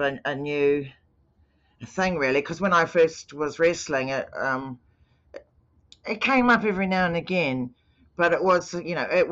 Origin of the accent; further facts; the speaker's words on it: New Zealand; because I grew up in New Zealand, I grew up in quite serious situations